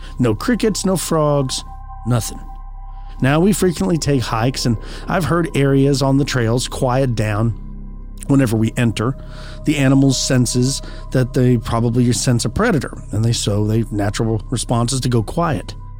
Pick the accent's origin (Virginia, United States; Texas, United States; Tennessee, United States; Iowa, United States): Tennessee, United States; I'm from Tennessee, and like, you know, I'm like, I got it.